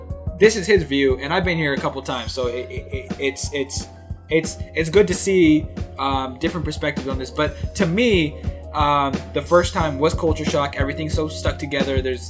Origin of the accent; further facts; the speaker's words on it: California, United States; we're from California, if you guys don't know, and like near LA, basically, and moving state to state is very rare.